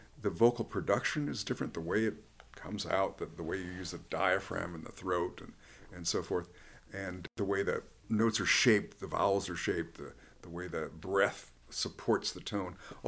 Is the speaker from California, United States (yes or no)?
no; Devils Lake, North Dakota, United States; All right, so born and raised in Devil's Lake, North Dakota. Went to the University of North Dakota with the intention of becoming a high school music teacher.